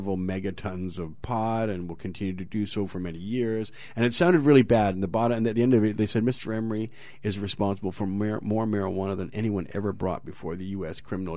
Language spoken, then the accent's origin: English; Ontario, Canada; I said, because I'm from Ontario